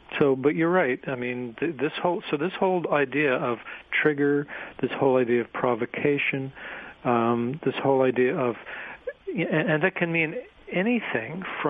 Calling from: Canada; I mean, in your country, I'm talking from Canada here, but in your country, your population is the target of this propaganda

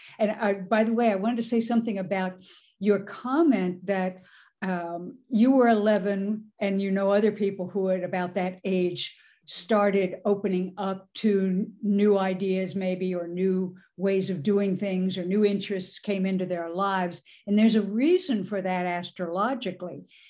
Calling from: Kerrville, Texas, United States; Yeah, well, I'm in Kerrville

